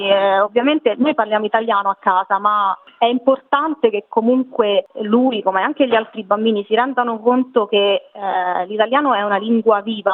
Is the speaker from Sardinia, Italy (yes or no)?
no; Civitavecchia, Lazio, Italy; now in Australia; E sono originaria di Civitavecchia, in provincia di Roma.